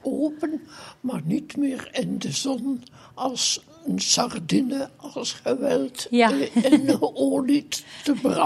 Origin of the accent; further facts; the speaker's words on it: Kortrijk, West Flanders, Belgium; now in Bruges, Belgium; Ik ben afkomstig van Kortrijk.